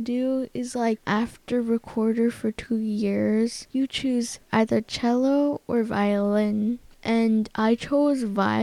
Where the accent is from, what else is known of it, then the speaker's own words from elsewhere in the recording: Hudson, New York, United States; I am a student at MC Smith Intermediate School, and I'm from Hudson.